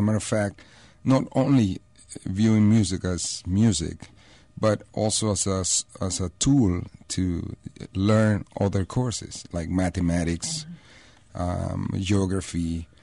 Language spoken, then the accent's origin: English; Panama City, Panamá, Panama; 65, yeah. I grew up in Panama City, in the capital.